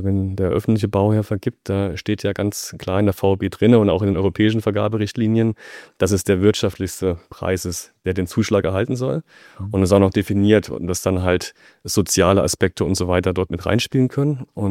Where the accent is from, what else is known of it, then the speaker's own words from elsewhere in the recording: Thuringia, Germany; Ich bin bei uns in meinem Heimatort in Thüringen im Bauausschuss von unserem Kreistag.